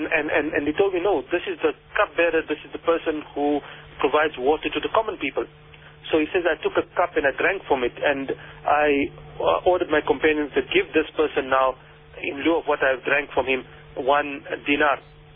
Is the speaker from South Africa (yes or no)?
yes; South Africa; Then I think we are not doing too bad yet, all as South African Muslims.